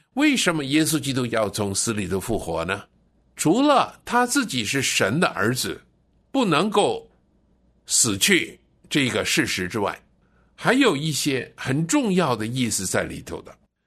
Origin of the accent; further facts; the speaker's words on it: China; 就不像我们中国人把死人呢埋在泥土里头一样